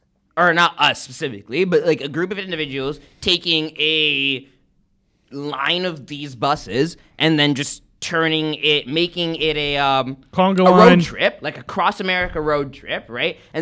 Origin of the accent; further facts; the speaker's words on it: Queens, New York, United States; born there; So I claim Jamaican because I was born in Jamaica.